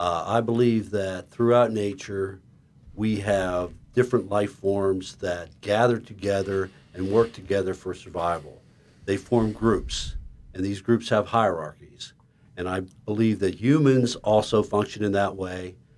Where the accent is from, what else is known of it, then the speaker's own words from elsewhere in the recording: Pennsylvania, United States; now in Trapper Creek, United States; I'm from Trapper Creek, originally from Pennsylvania